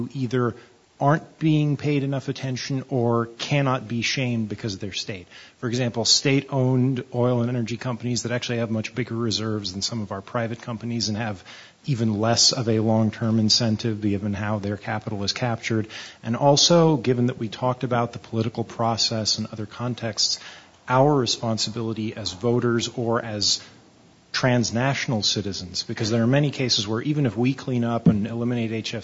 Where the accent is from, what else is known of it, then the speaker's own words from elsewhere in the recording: Texas, United States; I grew up in Texas myself.